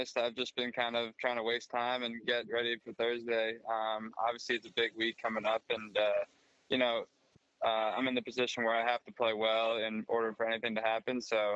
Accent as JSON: {"language": "English", "region": "Northeast", "country": "United States", "said": "You know, I'm from the Northeast, and a lot of the courses at home are just kind of big golf courses"}